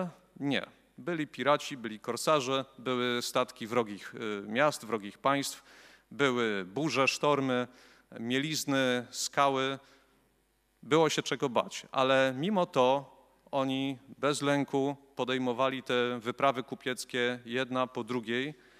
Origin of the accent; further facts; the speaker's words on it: Gdańsk, Pomeranian Voivodeship, Poland; Skoro podróż i skoro jesteśmy z Gdańska, tak jak Cherson czy Odessa, Gdańsk jest miastem portowym